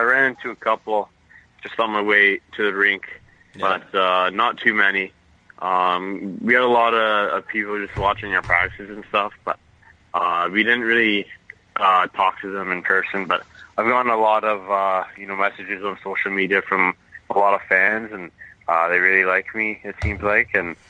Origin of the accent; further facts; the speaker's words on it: Florida, United States; Yeah, I think growing up in Florida, There's only so many hockey teams there